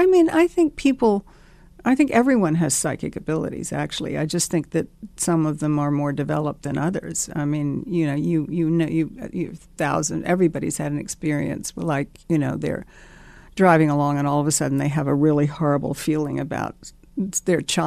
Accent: Deep South, United States; I grew up in the Deep South

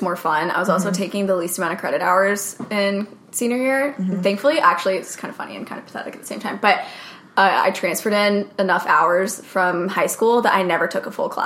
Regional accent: North Carolina, United States; now in Los Angeles, United States; I went to the University of North Carolina in Chapel Hill, and I'm from North Carolina, went to school there, loved it, and then, now I'm living in LA.

